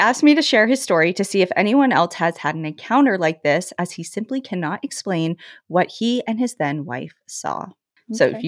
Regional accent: Steamboat Springs, Colorado, United States; near Steamboat Springs, Colorado, my hometown, in August of 2025.

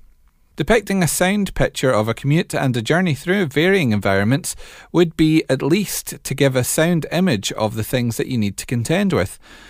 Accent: Leicester, East Midlands, United Kingdom; I'm originally from Leicester, where I run a local VIP forum

